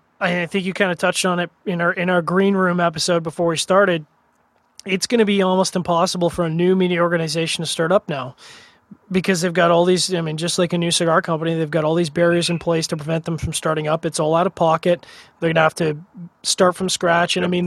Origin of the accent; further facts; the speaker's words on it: Canada; and I, as a Canadian, I'm well aware